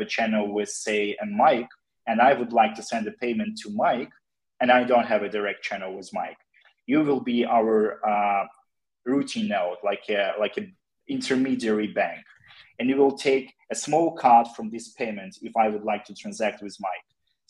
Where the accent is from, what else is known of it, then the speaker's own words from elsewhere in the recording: Ukraine; So it's but we are all from Ukraine.